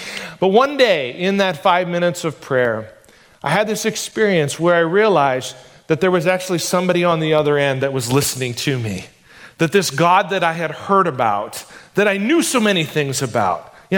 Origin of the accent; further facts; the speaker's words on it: Primghar, Iowa, United States; I grew up in Northwest Iowa, a little farm town called Primgar, Iowa. Grew up on a farm, and I grew up in a faith-based family.